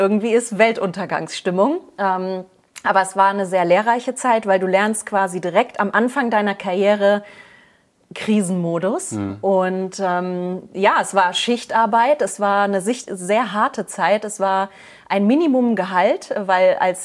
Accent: Solingen, North Rhine-Westphalia, Germany; moved away as an adult; Ich komme ja aus Solingen ursprünglich und bin dann nach München gezogen für den Job

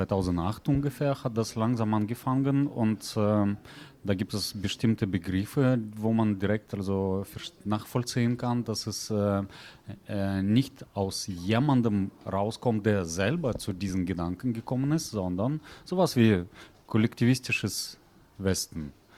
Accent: Kazakhstan; now in Germany; In Kasachstan? Ich komme aus Kasachstan.

